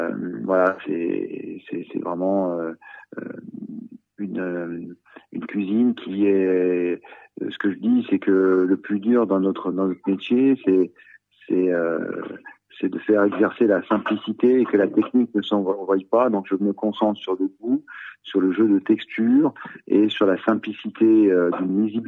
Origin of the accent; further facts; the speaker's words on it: Aix-les-Bains, Auvergne-Rhône-Alpes, France; born there; c'est un territoire où je suis né à Aix-les-Bains. Et je me suis toujours exprimé dans ce département, que ce soit Savoie ou Haute-Savoie.